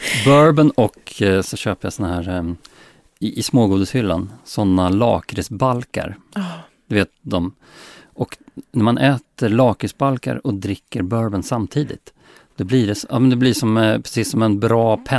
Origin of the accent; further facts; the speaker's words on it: Norrköping, Östergötland, Sweden; Alltså jag kommer ju från Norrköping.